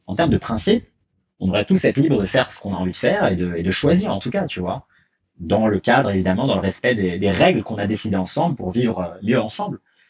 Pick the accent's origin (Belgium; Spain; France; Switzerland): France; moved away as an adult; C'est aussi une des raisons pour lesquelles j'ai quitté la France il y a des années.